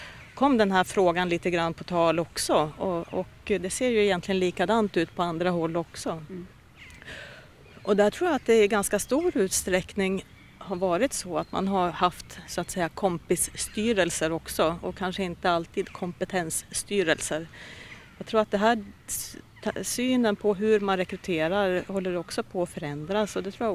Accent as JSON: {"language": "Swedish", "town": "Eskilstuna", "region": "Södermanland", "country": "Sweden", "tie": "born or raised there", "also_born_or_lived": "Sundsvall / Gothenburg", "said": "Jag är född i Sundsvall, där familjen kommer därifrån, från båda sidor. Så där är jag född och bodde tills var 6. Sedan så flyttade vi en sväng då ner om Göteborg. Och sedan har jag bott i Eskilstuna egentligen under den här grundskoletiden kan man säga."}